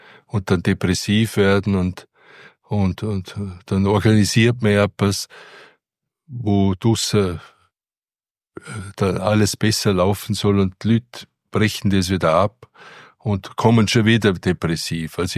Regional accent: Vienna, Austria; Ja, ich bin aus Wien, und habe wenig Kontakt zur Dorfbevölkerung gehabt.

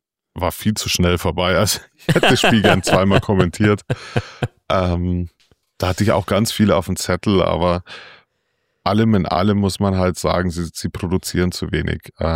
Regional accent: Munich, Bavaria, Germany; als Münchner hätte ich das nicht erwartet.

